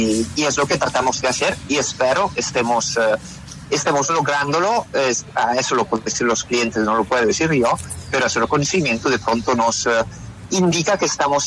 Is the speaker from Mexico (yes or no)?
no; Italy; Spanish is a second language; now in Colombia; porque yo vengo de Italia. Soy italiano 100%, pero ya soy colombiano de adopción